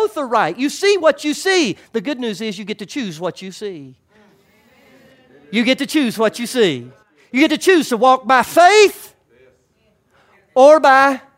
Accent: United States; and I'm an American, but I'm in the kingdom first. I love my country, but I love the kingdom more.

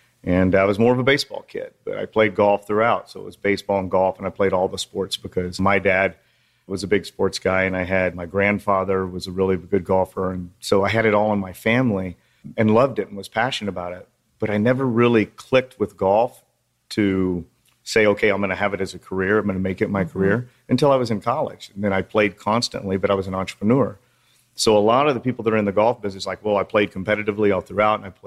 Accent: Texas, United States; also born or lived in Colorado; because I was born in Colorado and raised in Texas.

